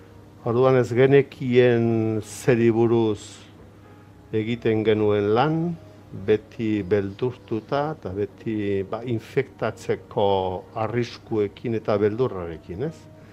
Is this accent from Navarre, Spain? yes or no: yes; Ituren, Navarre, Spain; Iturenen, bai.